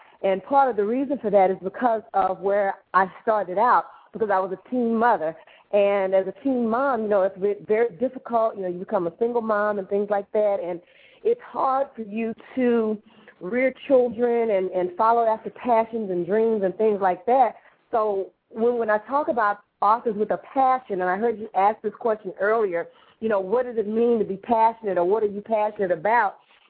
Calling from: Houston, Texas, United States; calling you from Houston, Texas.

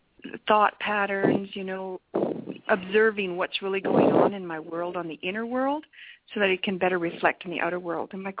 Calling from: Alberta, Canada; I'm calling from Alberta, Canada.

